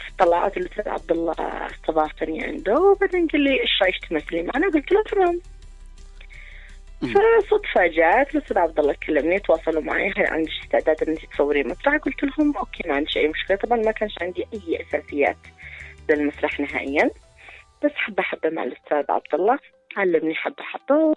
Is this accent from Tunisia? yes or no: no; Yemen; فما كنت عارف أن في عندنا في اليمن دراما وتمثيل وكذا